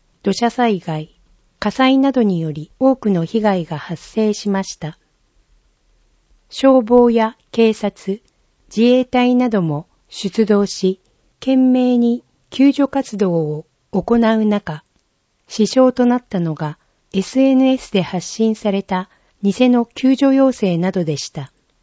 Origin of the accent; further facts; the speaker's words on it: Christchurch, Canterbury, New Zealand; 私の故郷クライストチャーチでは